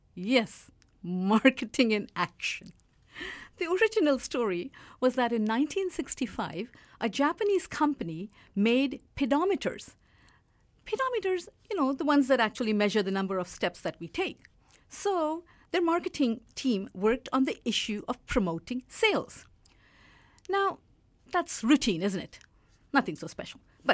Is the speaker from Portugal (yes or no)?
no; Mumbai, Maharashtra, India; all the way from Bollywood city, Mumbai. That's my hometown.